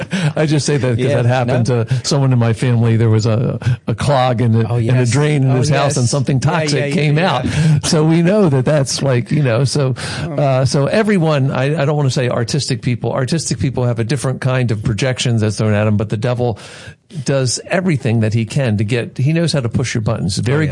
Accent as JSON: {"language": "English", "town": "Baltimore", "region": "Maryland", "country": "United States", "tie": "born or raised there", "said": "I grew up in Baltimore. I'm a Baltimorean."}